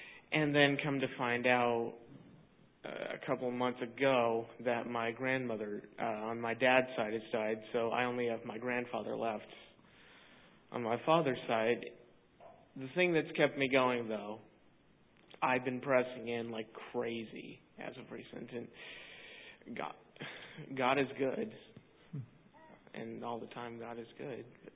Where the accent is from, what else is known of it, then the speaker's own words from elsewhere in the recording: Indiana, United States; me back up in my hometown in Indiana